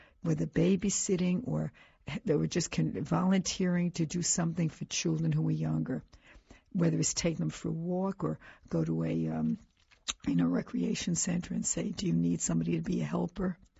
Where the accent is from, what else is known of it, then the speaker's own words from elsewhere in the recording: New York City, New York, United States; it used to be a big name when I grew up in New York City.